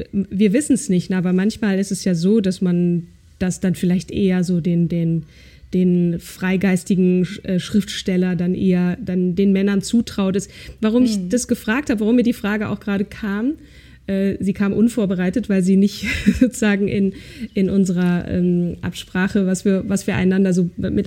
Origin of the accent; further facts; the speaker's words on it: Schleswig-Holstein, Germany; Ich bin in Dithmarschen groß geworden, also nicht ganz so weit.